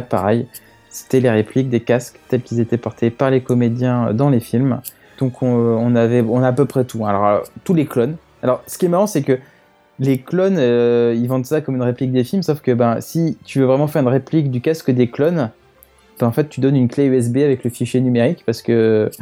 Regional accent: Paris, Île-de-France, France; Moi, je suis à Paris parce que je suis de Paris, mais si quand je faisais mes études à Reims

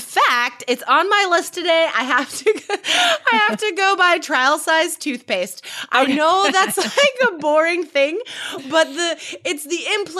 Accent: United States; Like even though I'm American, I've still never been to Boston.

